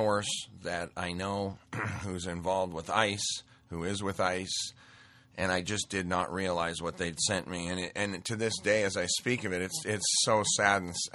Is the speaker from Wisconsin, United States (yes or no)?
no; Montana, United States; Interestingly, I grew up in Montana around, you know, five reservations, and my dad was into Indian artifacts